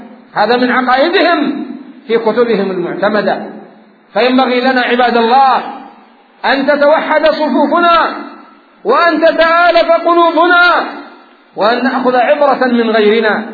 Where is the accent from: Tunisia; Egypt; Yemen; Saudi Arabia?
Yemen; بلادنا اليمن